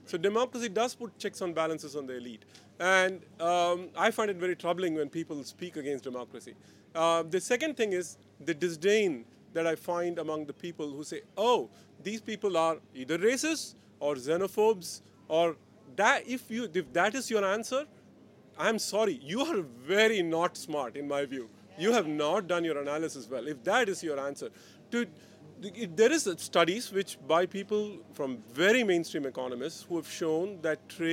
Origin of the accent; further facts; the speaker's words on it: India; And I come from India, where we practice untrammeled democracy.